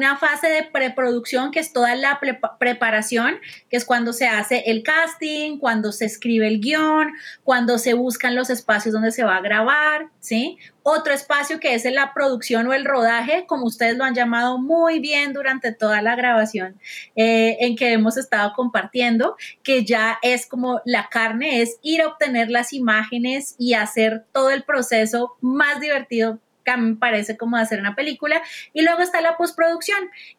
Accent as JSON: {"language": "Spanish", "town": "Pamplona", "region": "Norte de Santander", "country": "Colombia", "tie": "born or raised there", "said": "yo pasé mi infancia en Pamplona y la pasé súper divertida con mi familia, con mis papás, con mis tíos."}